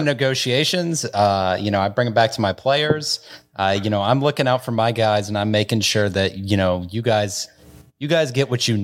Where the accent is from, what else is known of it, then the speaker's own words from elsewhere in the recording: United States; No. I'm all American.